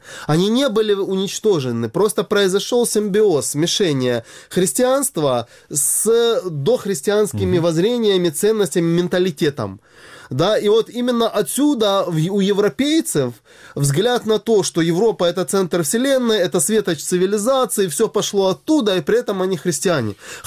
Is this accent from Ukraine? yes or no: yes; Ukraine; moved away as an adult; now in Russia; я иностранец, то есть я из Украины. У меня образование не российское, а украинское.